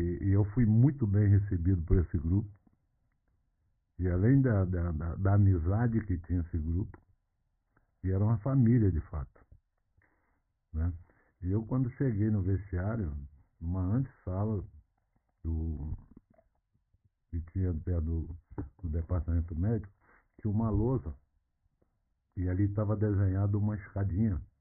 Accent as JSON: {"language": "Portuguese", "region": "Rio de Janeiro", "country": "Brazil", "tie": "born or raised there", "said": "porque eu fui criado no Rio de Janeiro."}